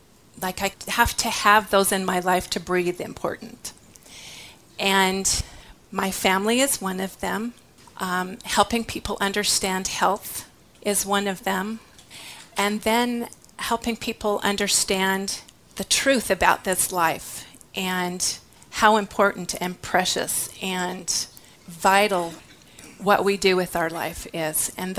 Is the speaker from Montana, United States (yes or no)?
yes; Montana, United States; As Bill mentioned, I came from Montana. My husband and I live in Billings, Montana.